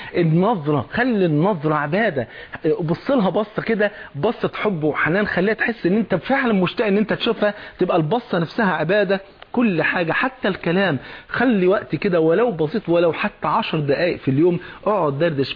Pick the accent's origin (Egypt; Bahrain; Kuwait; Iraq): Egypt; المثل الجميل المشهور عندنا في مصر